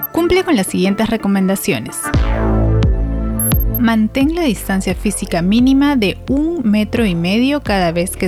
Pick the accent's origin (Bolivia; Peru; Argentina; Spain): Peru; Lima; soy de Lima, Perú.